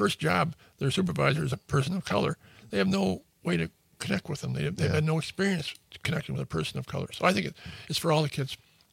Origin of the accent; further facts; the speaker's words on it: Janesville, Wisconsin, United States; I grew up in Janesville. I'm a lifelong resident of Janesville, which when I grew up was almost all white.